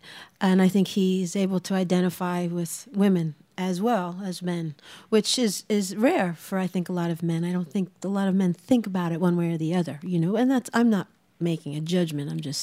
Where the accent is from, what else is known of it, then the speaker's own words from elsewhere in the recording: New York, United States; I grew up Irish-American in New York, and it was palpable, you know, being Irish.